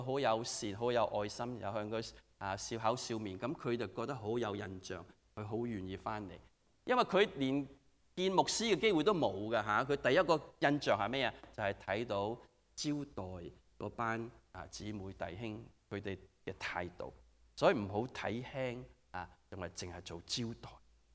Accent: Guangdong, China; 我哋廣東人有時講嘢咧係比較點講啊？直接啲同埋好苛刻啲啊

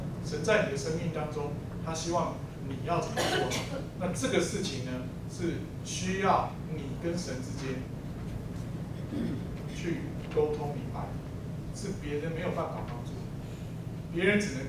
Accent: Taiwan; 例如说，我从台湾过来，

